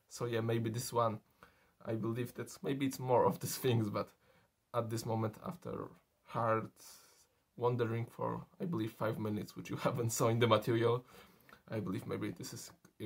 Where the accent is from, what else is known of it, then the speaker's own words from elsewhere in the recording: Poland; I'm 28 years old, I'm from Poland.